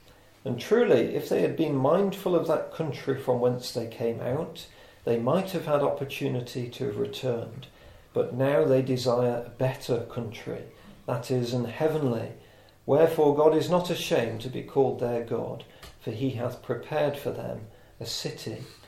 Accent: United Kingdom; How does me being British make me any different to any other man on the planet?

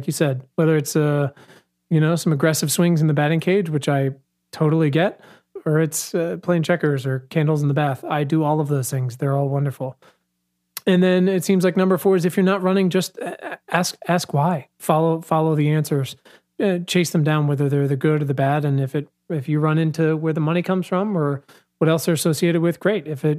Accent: Virginia, United States; I'm from Virginia. I still spend half the year there.

